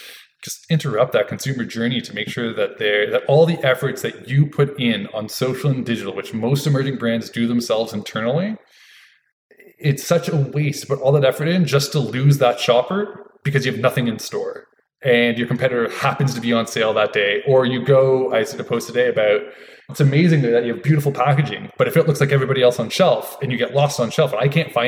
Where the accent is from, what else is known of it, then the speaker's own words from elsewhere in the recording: Canada; We can do it too for you up here in Canada. And because we're Canadian, we are a little bit less.